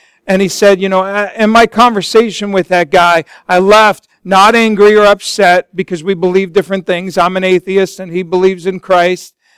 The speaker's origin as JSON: {"language": "English", "town": "Golden", "region": "Colorado", "country": "United States", "tie": "born or raised there", "said": "We camped out almost every weekend growing up in Golden, Colorado or Estes Park."}